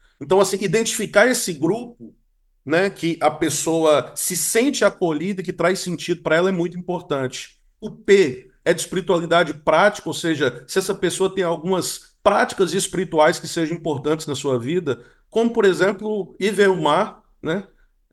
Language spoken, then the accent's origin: Portuguese; Minas Gerais, Brazil; now in Rio de Janeiro, Brazil; Eu sou mineiro